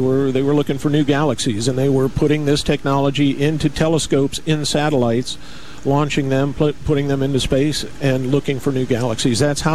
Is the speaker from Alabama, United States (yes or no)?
no; Florida, United States; I come from Florida. I live in Miami